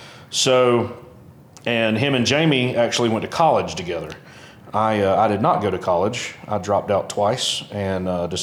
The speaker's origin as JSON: {"language": "English", "region": "Georgia", "country": "United States", "said": "I call it Southern Fried Blues Rock because it's, you know, we're all from the South Georgia."}